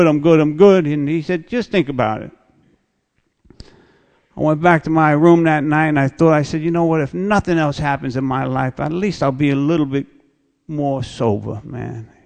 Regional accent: Queens, New York, United States; I come from a big Irish family. I grew up in Queens, and I'm a quiet person.

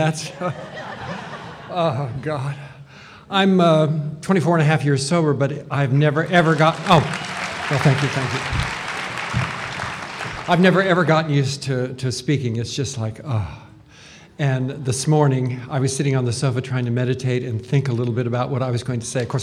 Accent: Wyoming, United States; But anyway, I was born and raised in Wyoming.

